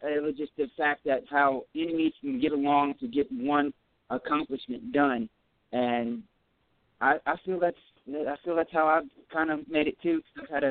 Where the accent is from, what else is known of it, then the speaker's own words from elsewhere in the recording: Texas, United States; I'm hardcore Texan, hook 'em horns.